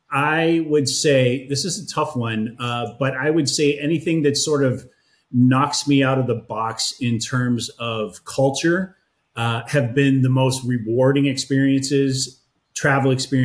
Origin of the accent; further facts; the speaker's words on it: United States; being an American, I never really studied up on the fact